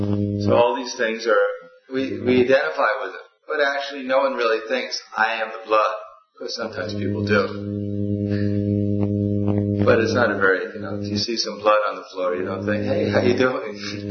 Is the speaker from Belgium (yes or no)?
yes; Belgium; English is a second language; I'm from Belgium and I'm proud of it.